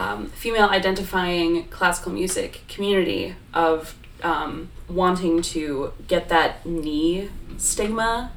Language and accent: English; Wisconsin, United States; I'm from Wisconsin, so I'm, like, languishing currently.